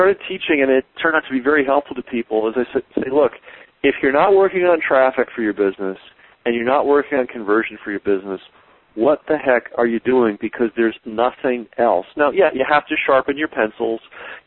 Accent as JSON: {"language": "English", "region": "New York", "country": "United States", "said": "I'm a New Yorker originally, and my brother met and married a woman from the Midwest, and she persuaded him to move to Chicago, and we all thought it was the end of the world."}